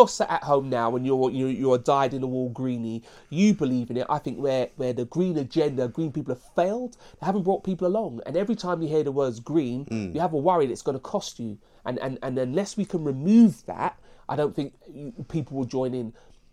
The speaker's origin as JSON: {"language": "English", "country": "United Kingdom", "said": "Because why I'm proud of being British is that we are fair minded."}